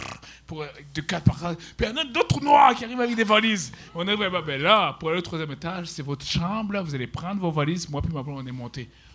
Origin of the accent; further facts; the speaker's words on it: Burundi; born there; Je suis né au Burundi, je suis né réfugié.